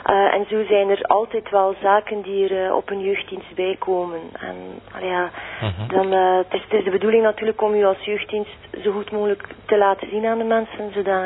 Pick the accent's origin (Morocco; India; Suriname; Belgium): Belgium; Kleit, Flanders; now in Maldegem, Belgium; Ja, ik ben eigenlijk van Kleid, maar nu woon ik in Maldegem.